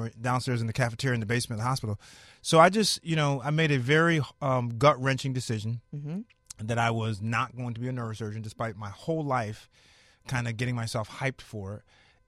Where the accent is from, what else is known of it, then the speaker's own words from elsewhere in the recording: Connecticut, United States; I was lying in my grandfather's bed. I'm from Connecticut.